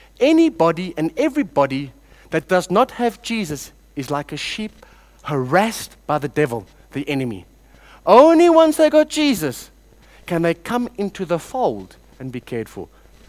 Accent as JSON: {"language": "English", "town": "Cape Town", "region": "Western Cape", "country": "South Africa", "said": "I come from Cape Town."}